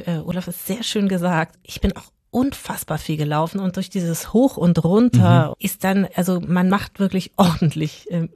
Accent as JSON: {"language": "German", "region": "Hamburg", "country": "Germany", "said": "Aber so fast wie bei uns in Hamburg, aber wo wir Moin sagen"}